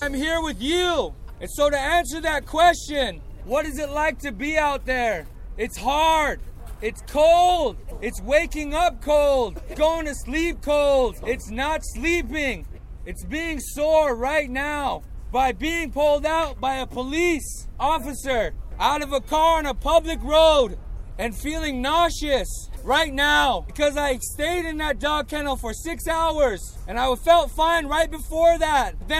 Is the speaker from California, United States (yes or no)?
no; Montana, United States; I'm from the Blackfeet Nation.